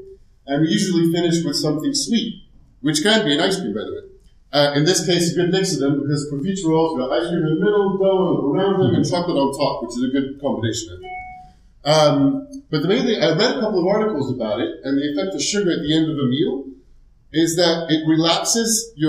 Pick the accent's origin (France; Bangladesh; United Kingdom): France; accent: American; also born or lived in United States; I have a very Dutch name, an American accent, because I was born in the States. I grew up in France. I'm more French than anything. My father's Dutch and my mom is Spanish.